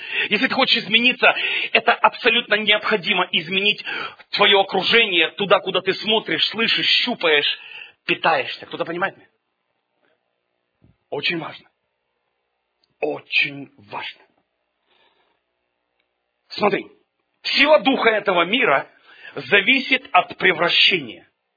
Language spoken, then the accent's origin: Russian; Zaporizhzhia, Zaporizhzhia Oblast, Ukraine; born there; Я родился там, на Хортиці.